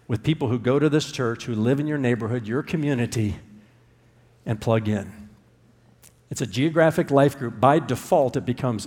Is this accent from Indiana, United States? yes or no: yes; Indiana, United States; I remember growing up in Indiana, some of my favorite experiences were with my extended family